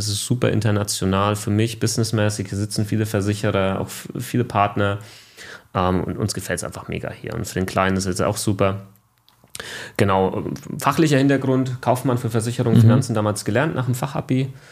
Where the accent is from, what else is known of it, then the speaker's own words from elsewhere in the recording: Aschaffenburg, Bavaria, Germany; accent: Lower Franconian; ich komme aus Unterfranken, ja, wo man das R ein wenig rollt. Aschaffenburg, da komme ich ganz ursprünglich her, bin ich geboren, habe ich auch Ausbildung gemacht, habe ich auch studiert, also bin eigentlich nie rausgekommen.